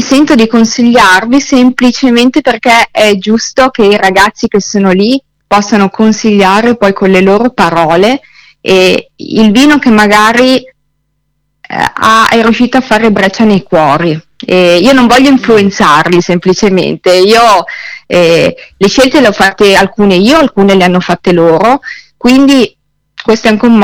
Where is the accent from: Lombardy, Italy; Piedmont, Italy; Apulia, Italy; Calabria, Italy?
Piedmont, Italy; io sono piemontese